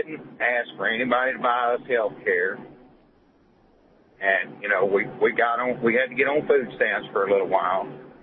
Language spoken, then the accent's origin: English; Hope, Arkansas, United States; I was born and raised in Hope, Arkansas, three blocks from where the house that Bill Clinton was born